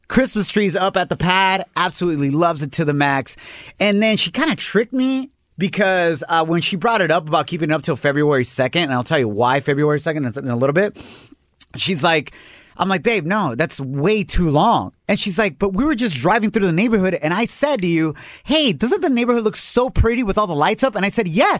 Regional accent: Mexico; And we're from Mexico.

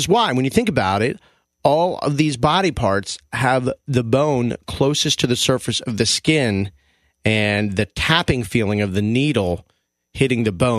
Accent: Washington, District of Columbia, United States; My hometown Caps rock the red.

